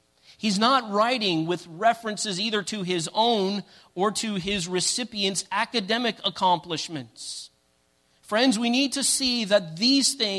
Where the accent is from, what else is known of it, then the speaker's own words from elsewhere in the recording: Indianapolis, Indiana, United States; now in Topeka, United States; I grew up in Indianapolis, and Indianapolisans doesn't quite work. So everybody in Indiana refers to themselves as Hoosiers.